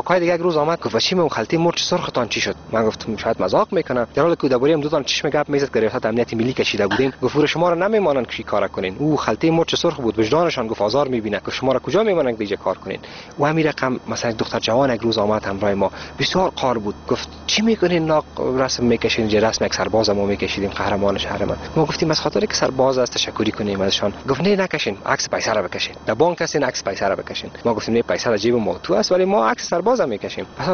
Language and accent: Persian; Afghanistan